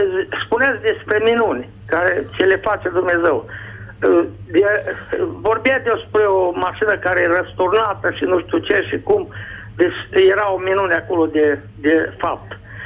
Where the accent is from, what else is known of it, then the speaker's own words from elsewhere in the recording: Satu Mare, Satu Mare County, Romania; Deci, eu sunt din Satul Mare, da?